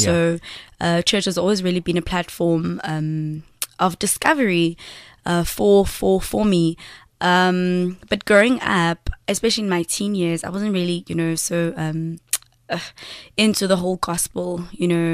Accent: Johannesburg, Gauteng, South Africa; Aldo's right in the south of Joburg. That's where I was born and stayed for a few years.

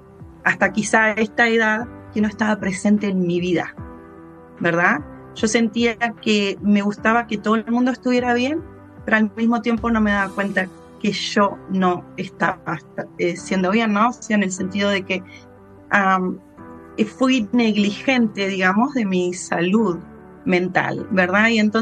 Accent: Uruguay; moved away as an adult; now in United States; Soy de Uruguay, tengo dos hijas, hace poquito que estoy en el club de las abuelitas.

